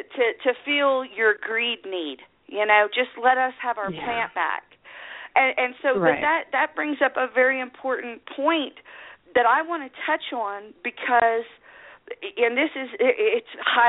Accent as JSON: {"language": "English", "region": "Oklahoma", "country": "United States", "said": "I mean, I came from Oklahoma, and I'll never forget, in a small town, the police chief in Jones"}